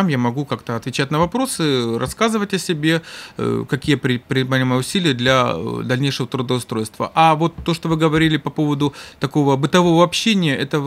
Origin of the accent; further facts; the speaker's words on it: Kharkiv, Kharkiv Oblast, Ukraine; born there; first language Russian; Значит, я родился на Украине, сейчас правильно говорить, в Украине, ну, скажем, в Харькове.